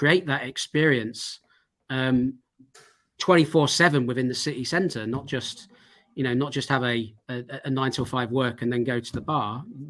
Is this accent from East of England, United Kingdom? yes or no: no; Sheffield, Yorkshire and the Humber, United Kingdom; I mean, we're from Sheffield. I mean, actually, we got some beautiful buildings in Sheffield, especially the older ones.